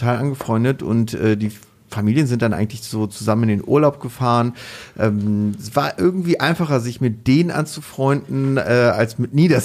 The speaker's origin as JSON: {"language": "German", "country": "Poland", "said": "ich komme aus Polen"}